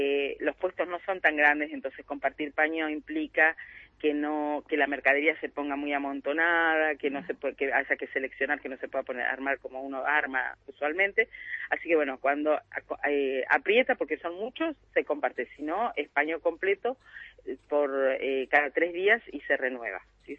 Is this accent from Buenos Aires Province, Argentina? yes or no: no; Neuquén, Argentina; also born or lived in Brazil; now in Las Grutas, Argentina; Yo soy neuquina, viví en Brasil, volví a Neuquén y después ya empezamos a venir a hacer la temporada acá y hace 22 años que me vine a vivir